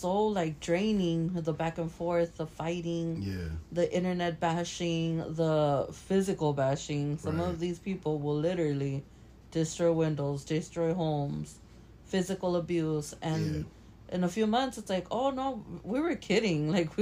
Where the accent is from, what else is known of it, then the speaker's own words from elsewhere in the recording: Los Angeles, California, United States; we both grew up in the hood, different hoods. I'm from South Central.